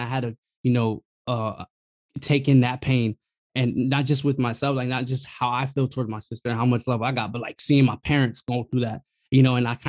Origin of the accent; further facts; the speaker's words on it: Compton, California, United States; growing up in like, you know, 90s kids, so growing up in Compton during the 90s, it was like not as bad as like what I heard like from the 80s, because my pops always stayed here.